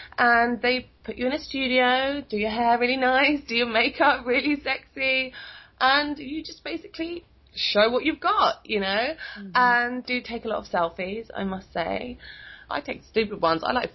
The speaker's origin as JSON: {"language": "English", "country": "United Kingdom", "said": "I'm a British minx"}